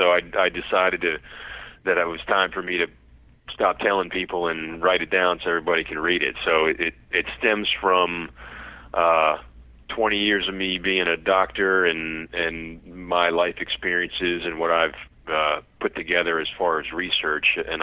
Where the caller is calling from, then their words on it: Louisiana, United States; Louisiana.